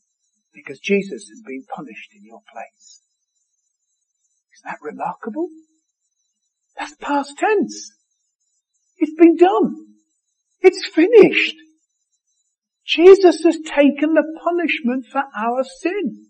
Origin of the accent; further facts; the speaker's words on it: France; all the way back growing up in France.